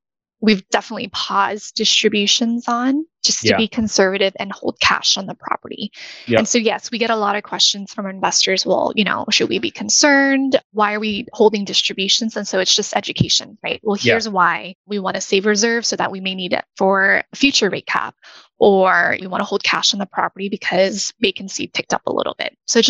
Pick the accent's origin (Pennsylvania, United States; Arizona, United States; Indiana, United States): Arizona, United States; Also, part of that is because I grew up in Arizona and I'm very familiar with that market. Went to school in Tucson.